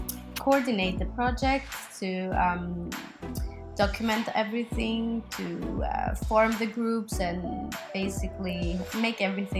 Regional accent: Greece; also born or lived in Albania; now in Sweden; I was born in Albania, I was raised in Greece, and now I live in Sweden. I came here for my studies.

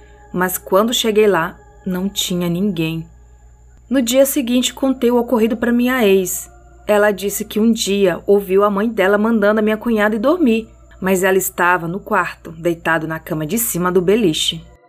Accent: Santarém, Pará, Brazil; que mora em Santarém, no Pará, que é a minha cidade natal.

